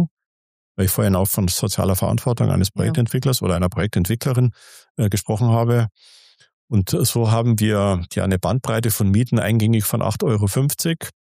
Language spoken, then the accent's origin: German; Munich, Bavaria, Germany; Und ich komme aus dem Stadtteil aus München, da ist nicht die Haute-Volée, wie soll man sagen, zu Hause.